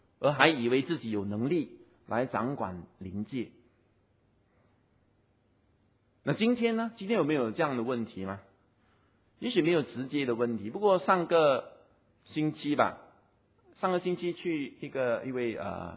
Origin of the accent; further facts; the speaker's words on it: Singapore; 我们新加坡人也上了世界排行榜